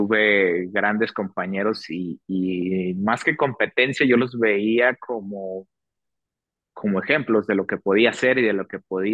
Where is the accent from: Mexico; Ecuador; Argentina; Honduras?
Mexico; La Partida, Coahuila; Yo vivía en La Partida, pues, pertenece al municipio de Torreón, es un pueblito, y estaba como a 12 kilómetros de Torreón